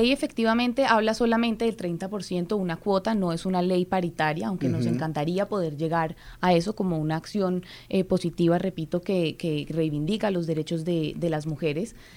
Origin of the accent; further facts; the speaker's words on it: Santander, Colombia; las mujeres del Movimiento Social de Mujeres de mi tierra, de Santander